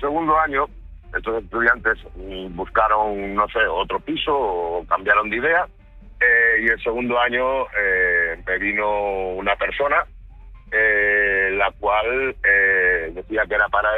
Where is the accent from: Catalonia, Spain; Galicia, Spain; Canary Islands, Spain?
Galicia, Spain; Yo soy natural de Galicia